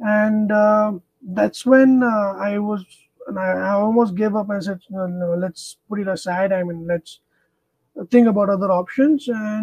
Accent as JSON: {"language": "English", "country": "Uganda", "tie": "born or raised there", "said": "because I grew up in Uganda, which is a small country in Africa."}